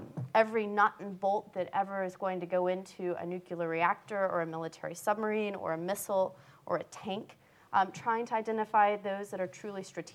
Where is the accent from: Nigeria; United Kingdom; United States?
United States; I don't want to get obviously I'm American, so please indulge me just a moment.